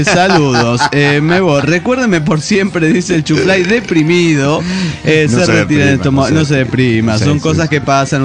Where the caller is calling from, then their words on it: Guadalajara, Jalisco, Mexico; de Guadalajara.